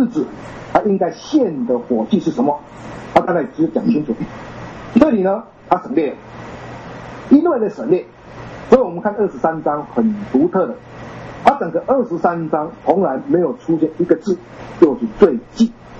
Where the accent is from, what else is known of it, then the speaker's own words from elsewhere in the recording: China; 这种闰华跟我们中国人的闰华很类似